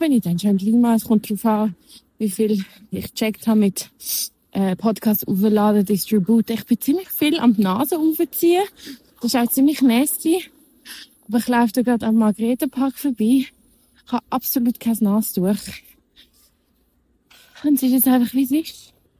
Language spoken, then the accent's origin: German; Switzerland; German is a second language; ich komme aus der Schweiz